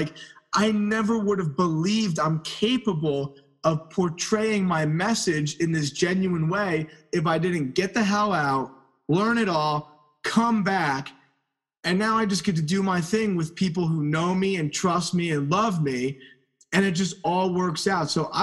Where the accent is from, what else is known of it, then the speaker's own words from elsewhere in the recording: Albany, New York, United States; or if I stayed in my hometown, Albany, New York, the capital of New York